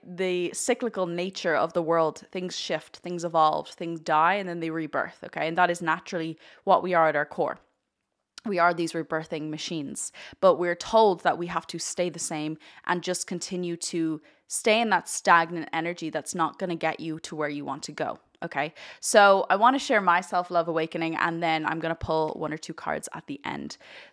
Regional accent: Ireland; And growing up in Irish culture, Ireland have this quite stigmatic approach to people.

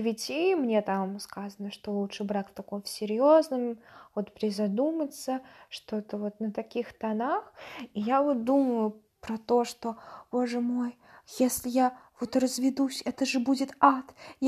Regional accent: Russia; я русская, я из России, что такой бэкграунд исторический, литературный, какой-то вот идейно-духовный.

